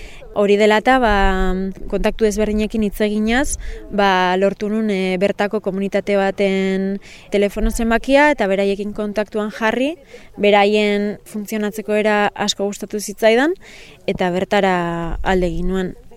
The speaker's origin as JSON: {"language": "Basque", "town": "Deba", "region": "Basque Country", "country": "Spain", "said": "Debatik nator, Gipuzkoatik."}